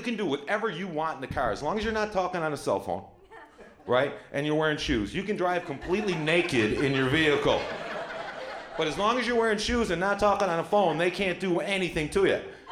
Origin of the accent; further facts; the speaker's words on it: Buffalo, New York, United States; and you say, I'm from Buffalo, New York, what's the first thing they start yelling at you?